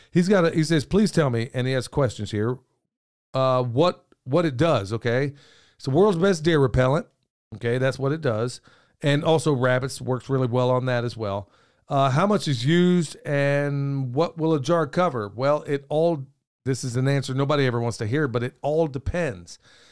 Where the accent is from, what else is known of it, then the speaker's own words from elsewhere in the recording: Oklahoma, United States; Yeah, it was like growing up in Oklahoma.